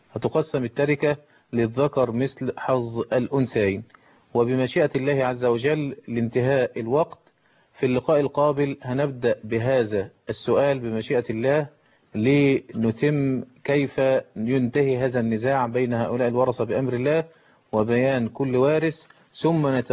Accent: Egypt; عندنا في مصر الوصية الواجبة لأبناء الابن أو البنت اللي توفي في حياة أبيه

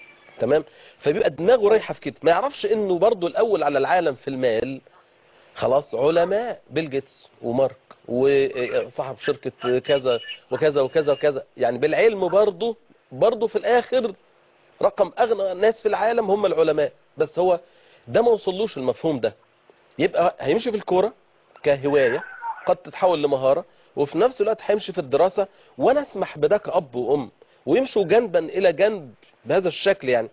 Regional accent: Egypt; على اعتبار ان دي اللعبه الشعبيه الاولى عندنا في مصر

